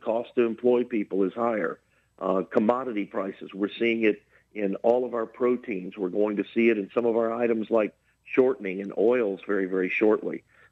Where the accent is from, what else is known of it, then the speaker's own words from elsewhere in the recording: Baton Rouge, Louisiana, United States; But, you know, growing up in Baton Rouge, restaurants like Jamanco's and Jack Sabin's